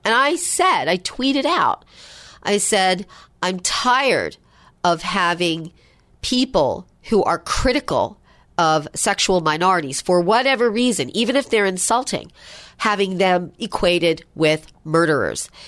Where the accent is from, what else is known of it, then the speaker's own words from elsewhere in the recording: Baltimore, Maryland, United States; born there; I was born in Baltimore, even though I didn't stay there very long.